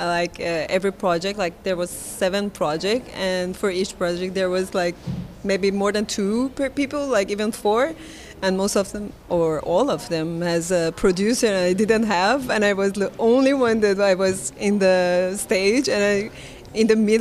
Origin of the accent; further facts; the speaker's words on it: Iran; moved away as an adult; now in Europe; I'm 38, if I want to be precise, and I'm from Iran. And actually, my project is about how I moved to Europe for a study opportunity.